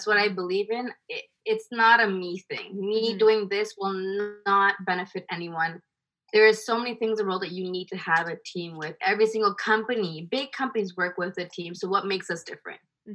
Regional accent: India; I'm Indian and I wanted to have more stuff.

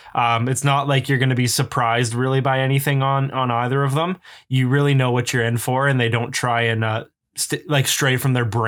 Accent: Canada; I know that thing because I'm Canadian.

